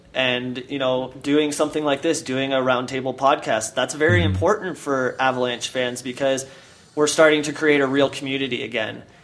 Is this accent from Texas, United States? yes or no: yes; Dallas, Texas, United States; now in Colorado, United States; this is coming from Dallas, so I'm not from Colorado, and I moved out here in 2000